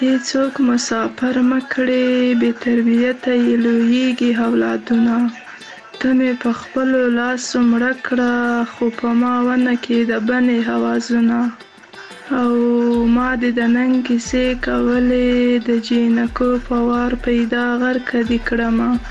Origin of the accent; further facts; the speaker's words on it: Kandahar, Afghanistan; له کندهار